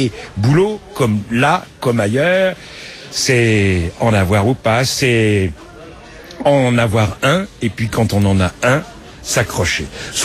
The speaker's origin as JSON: {"language": "French", "town": "Paris", "region": "Île-de-France", "country": "France", "said": "quand on est parisien comme moi"}